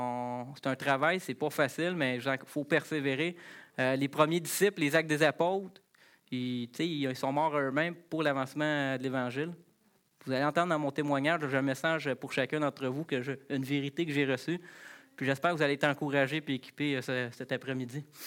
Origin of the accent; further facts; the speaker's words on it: Quebec, Canada; je suis un Québécois, je n'allais pas à l'église.